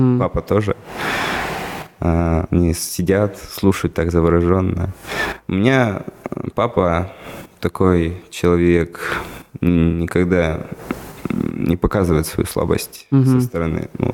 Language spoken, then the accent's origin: Russian; Vologda, Vologda Oblast, Russia; Да, я сам из Вологды, угу. Родился в Вологде.